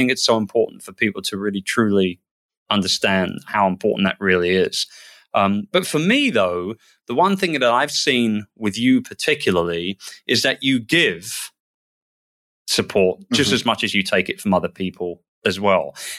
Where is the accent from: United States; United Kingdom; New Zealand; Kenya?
United Kingdom; now in Philippines; Maybe it's because I'm a Brit in a predominantly US dominated business in terms of the online world and stuff. Live in the Philippines.